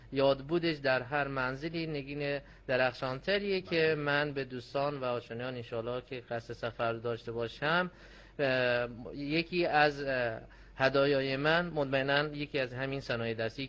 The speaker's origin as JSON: {"language": "Persian", "town": "Bandar Abbas", "region": "Hormozgan", "country": "Iran", "said": "بندر عباس."}